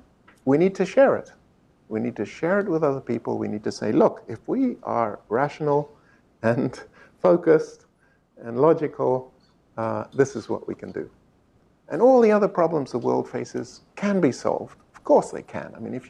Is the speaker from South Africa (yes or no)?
yes; South Africa; I was born in South Africa and spent my childhood in Africa, had my best ever teacher in Africa.